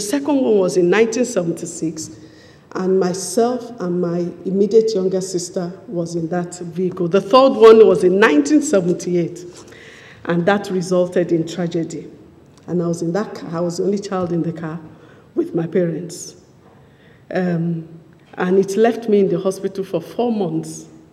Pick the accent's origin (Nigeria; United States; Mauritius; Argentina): Nigeria; also born or lived in Leeds; I was born into a religious family. I was born in Leeds, in UK, and my parents went back. Okay, that's the 70s. But my parents went back to Nigeria with all of us.